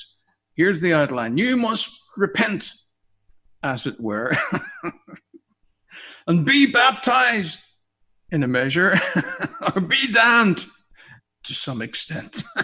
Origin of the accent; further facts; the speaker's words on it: Maghera, Northern Ireland, United Kingdom; I remember, I'm from Mahara. I've told you that nearly every week. Mahara in County Derry, Londonderry, Northern Ireland.